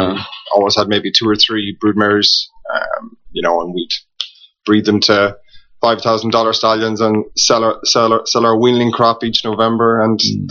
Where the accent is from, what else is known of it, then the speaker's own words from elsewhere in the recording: Midwest, Ireland; I'm from the Midwest, kind of as a point of reference, maybe an hour east of Galway.